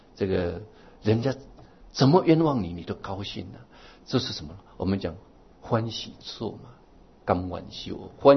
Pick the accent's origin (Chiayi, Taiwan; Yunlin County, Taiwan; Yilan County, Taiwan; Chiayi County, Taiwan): Yilan County, Taiwan; 因为我是宜兰人，我以前坐火车从罗东啊到芙蓉啊，那是我出生的地方